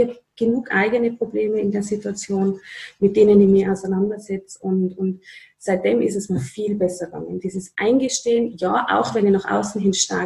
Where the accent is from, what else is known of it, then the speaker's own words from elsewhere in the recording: Upper Austria, Austria; in meiner Heimatgemeinde nach Oberösterreich